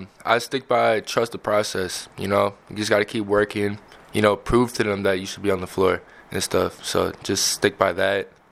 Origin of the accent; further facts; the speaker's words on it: St. Paul, Minnesota, United States; Well, I'm from St. Paul, Minnesota, and I'm here because I love the game